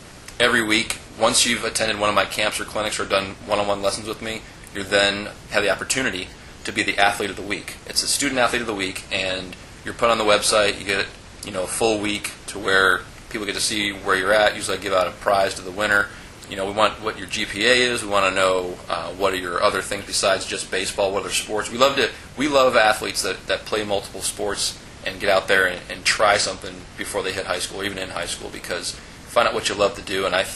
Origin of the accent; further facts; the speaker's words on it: West Branch, Michigan, United States; now in Arizona, United States; I actually grew up in Michigan. I grew up in a small town called West Branch, Michigan, that was just about as big as my high school here in Arizona.